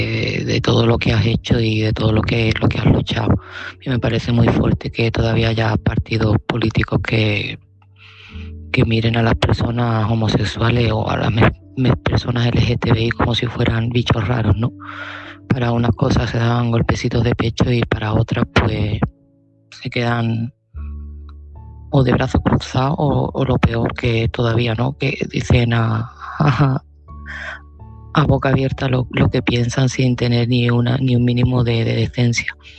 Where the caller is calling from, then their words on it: Seville, Andalusia, Spain; de Sevilla